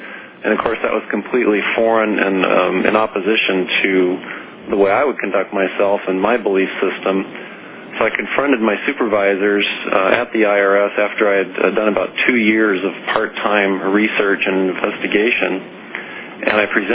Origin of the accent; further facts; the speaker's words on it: San Jose, California, United States; I'm from San Jose, California, Ron.